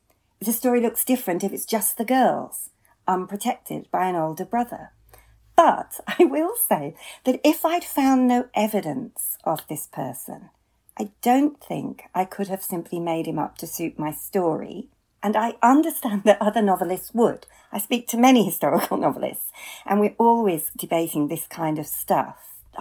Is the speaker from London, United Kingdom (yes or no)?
no; Yorkshire and the Humber, United Kingdom; where I grew up in Yorkshire